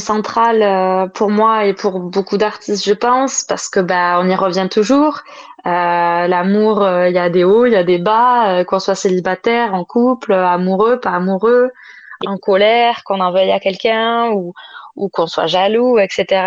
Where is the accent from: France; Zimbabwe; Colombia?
France; je suis française, j'ai cette chanson